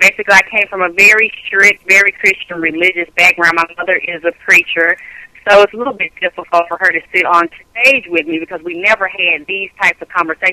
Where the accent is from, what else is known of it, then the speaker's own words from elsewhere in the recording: Georgia, United States; I'm from Georgia.